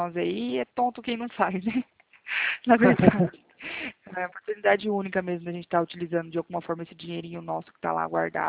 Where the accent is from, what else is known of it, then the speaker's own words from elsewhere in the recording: Presidente Prudente, São Paulo, Brazil; Sou daqui de Presidente Prudente, São Paulo, interior de São Paulo.